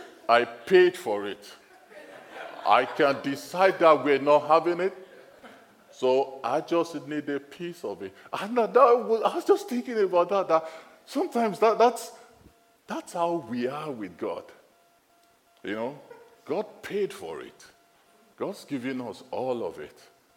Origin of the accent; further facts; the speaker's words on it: Nigeria; accent: Nigerian; Don't worry, it's my Nigerian accent. That's the way I say it.